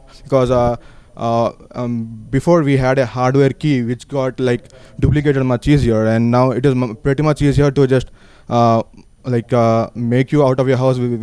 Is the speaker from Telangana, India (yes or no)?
yes; Hyderabad, Telangana, India; I'm from Hyderabad, India.